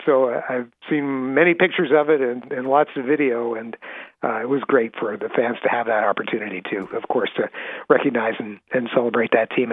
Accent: Hermon, Maine, United States; I grew up in Maine, in Herman, and was always a Black Bears sports fan, still am.

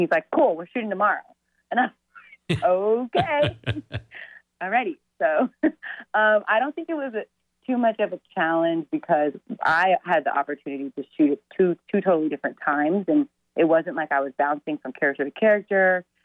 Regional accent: Oklahoma City, Oklahoma, United States; I grew up in Oklahoma City.

